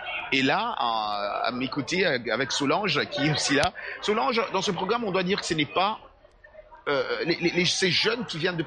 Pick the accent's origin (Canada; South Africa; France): South Africa; French is a second language; je suis asiatique, mais je suis de l'Afrique du Sud, de trois générations